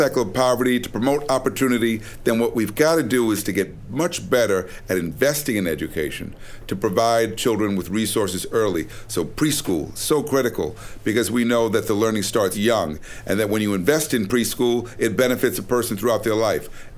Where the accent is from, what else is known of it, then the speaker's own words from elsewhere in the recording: Brooklyn, New York, United States; Very intimidating because I come from Brooklyn. I come from Brownsville, and neither of my parents graduated from high school.